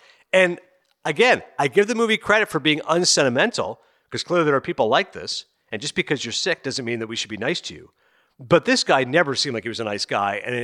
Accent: Kingston, Ontario, Canada; So I grew up in Kingston, Ontario. Watertown is right across the board. It's an hour away.

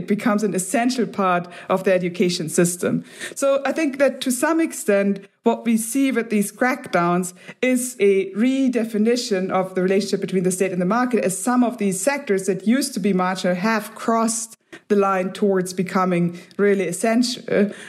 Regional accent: Germany; English is a second language; I'm from Germany

